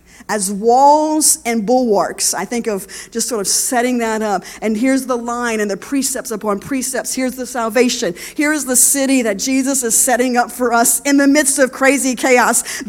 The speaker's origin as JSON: {"language": "English", "region": "Louisiana", "country": "United States", "said": "Now you all are from South Louisiana. I mean, I'm from South Louisiana. Most of us are from South Louisiana. We don't have rocks. We have mud."}